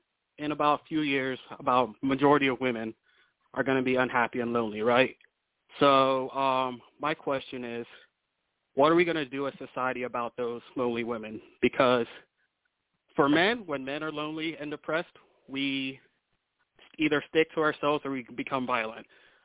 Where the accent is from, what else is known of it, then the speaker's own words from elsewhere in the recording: Houston, Texas, United States; I'm from Houston, like you said.